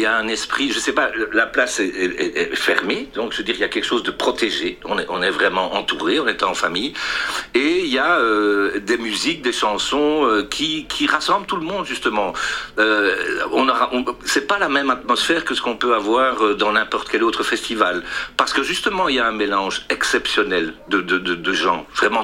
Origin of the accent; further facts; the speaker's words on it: Brussels, Belgium; born there; que moi, j'avais un grand-père de Malines du côté de mon père, et un grand-père de Liège, du côté de ma mère, et je suis né à Bruxelles.